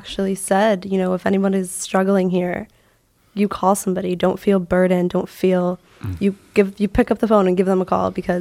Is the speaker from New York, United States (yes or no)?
no; Sylvania, Ohio, United States; I'm from Sylvania, though, which is a suburb in Toledo, which I would call the Beverly Hills of Toledo.